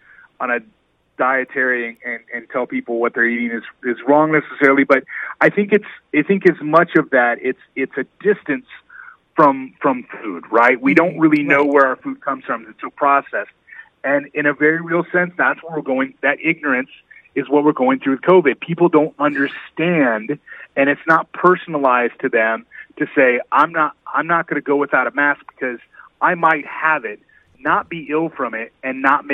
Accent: Indiana, United States; She's in a nursing facility, back in my home state of Indiana.

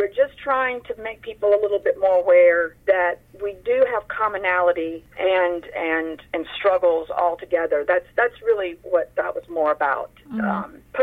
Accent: Greenwood, Mississippi, United States; two of which actually are from my hometown of Greenwood, Mississippi.

